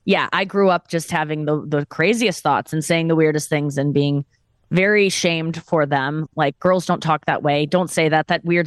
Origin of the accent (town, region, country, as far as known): St. Louis, Missouri, United States